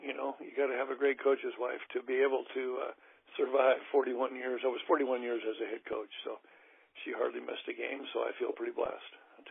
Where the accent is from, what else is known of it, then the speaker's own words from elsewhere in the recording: Eugene, Oregon, United States; Well, you know, I grew up in Eugene, one block from Mack Court, okay?